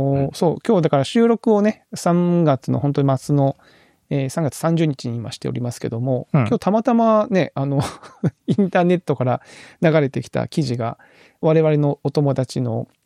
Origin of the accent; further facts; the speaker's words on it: Kagoshima, Japan; ちょっとやっぱ鹿児島県人としてはちょっと引け目を感じてしまうという。